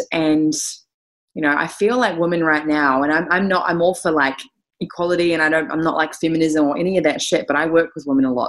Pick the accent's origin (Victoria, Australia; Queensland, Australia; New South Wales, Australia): Queensland, Australia; Gold Coast; I come all the way from the Gold Coast of Australia. I am 31 years old.